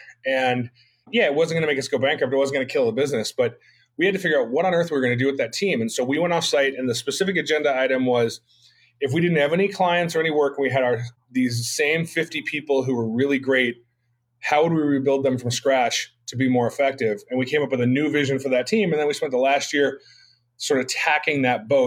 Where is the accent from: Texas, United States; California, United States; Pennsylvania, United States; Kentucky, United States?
California, United States; I got lucky as a young person growing up in California